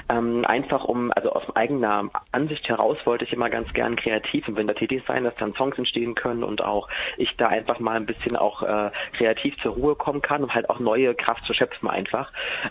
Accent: Halle, Saxony-Anhalt, Germany; also ich komme ja aus Halle

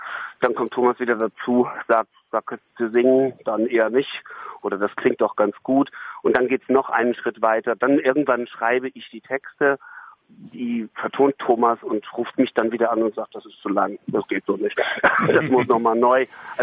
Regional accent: Berlin, Germany; Wir haben es natürlich in Berlin spielen lassen, weil wir sind Berliner.

